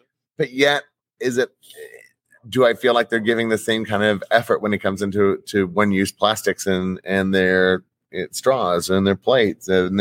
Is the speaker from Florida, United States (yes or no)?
yes; Florida, United States; And we're from Florida, and Florida is all about, you know, our seas